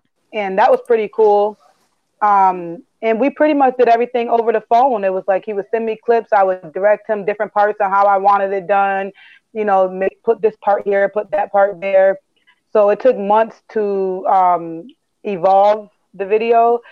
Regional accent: Auburn, New York, United States; also born or lived in Syracuse; now in New York City, United States; I'm originally from Auburn, New York, and I went to school with Jeff and resided in Syracuse for most of my adult life, and now I'm living in New York City during this pandemic.

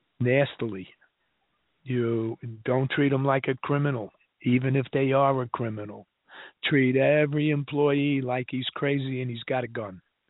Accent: New York, United States; My wife and I, we won a trip to New York. We're from New York.

